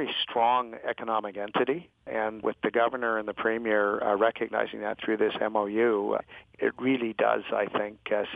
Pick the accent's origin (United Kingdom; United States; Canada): Canada; I'm Canadian, of course.